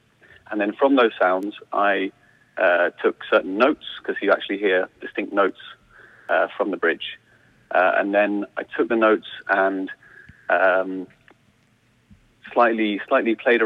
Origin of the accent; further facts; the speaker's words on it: Bristol, South West England, United Kingdom; moved away as an adult; now in Ireland; I'm an immigrant myself. I'm from England, from Bristol, in the southwest of England. I've lived here about 5 years now.